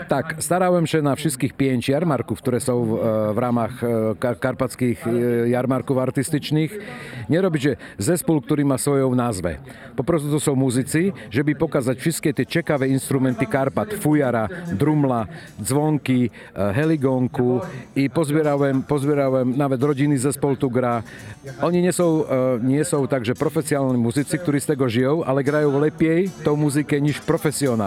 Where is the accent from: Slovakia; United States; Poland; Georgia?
Slovakia; Polish is a second language; u nas na Słowacji co wiocha to inna muzyka, co wiocha to inny stroj.